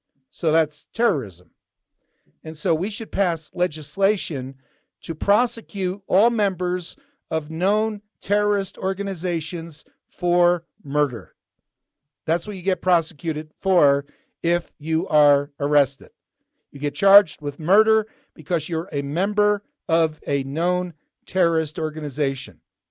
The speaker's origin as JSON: {"language": "English", "town": "Hawthorne", "region": "New Jersey", "country": "United States", "tie": "born or raised there", "said": "we grew up in New Jersey, in Hawthorne, New Jersey, and sort of on High Mountain, that geologic feature, two-story home."}